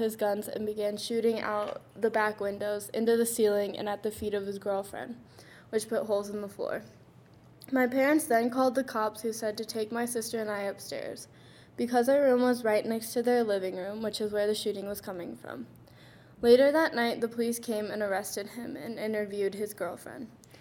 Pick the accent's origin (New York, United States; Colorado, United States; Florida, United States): Colorado, United States; Carbondale; I grew up in Carbondale and Redstone, Colorado for my whole life.